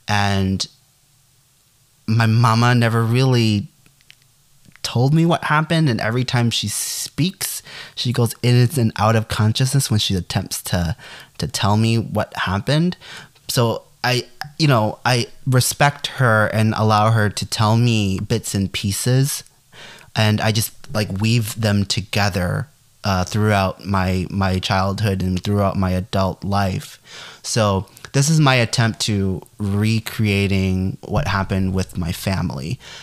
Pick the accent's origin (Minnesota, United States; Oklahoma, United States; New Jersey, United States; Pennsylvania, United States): Minnesota, United States; Rochester; born there; I was born in Rochester, Minnesota. I am as much American as anybody else.